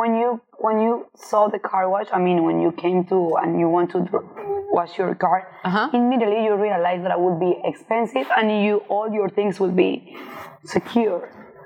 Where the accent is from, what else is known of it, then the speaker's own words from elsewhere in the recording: Miami, Florida, United States; also born or lived in Colombia; now in Mexico; I born in Colombia. I grew up in Miami. And now I'm living in Mexico